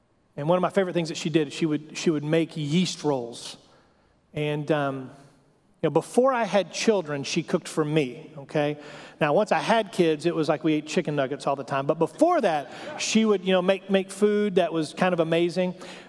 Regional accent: Texas, United States; We're American, and even worse, we're Texan, right? We like big things, big statements, big trucks, big attitudes.

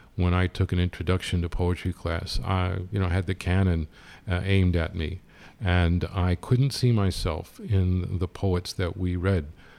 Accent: Brooklyn, New York, United States; born there; You know, I was born in 1957 in Brooklyn.

